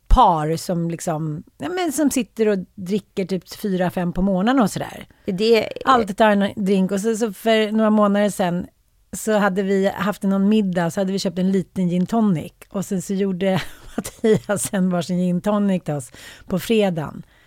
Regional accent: Sweden; Vi är svenskar.

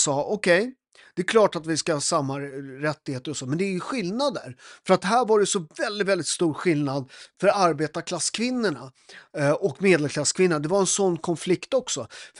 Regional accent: Italy; now in Sweden; Jag är ju lite svensk ibland. Och så är lite, det är ju det perfekta med att vara tvåkulturell. När det är bra att vara svensk, då är jag svensk. När det är dåligt att vara svensk, då är jag italienare.

